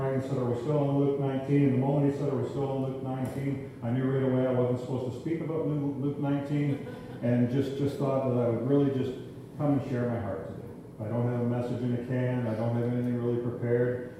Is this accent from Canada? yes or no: yes; Kitchener, Ontario, Canada; We're from Kitchener, just about an hour outside of Toronto in southern Ontario.